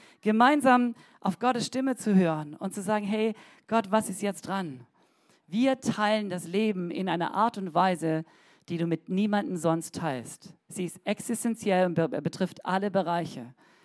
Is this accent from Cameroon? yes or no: yes; Cameroon; Ich bin in Kamerun groß geworden und gelegentlich waren wir in Nordkamerun.